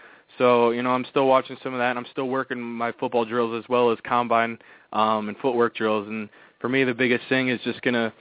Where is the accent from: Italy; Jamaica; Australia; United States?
United States; Indianapolis, Indiana; born there; You know, I was born in Indianapolis, actually here at St. Vincent, and I grew up watching Peyton Manning.